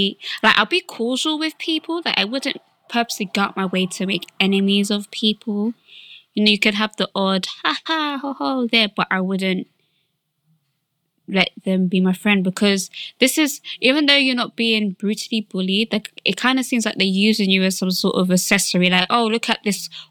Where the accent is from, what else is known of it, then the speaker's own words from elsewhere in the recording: United States; I am Korean American, and throughout middle school and some of high school, I was really badly and brutally bullied for being Asian.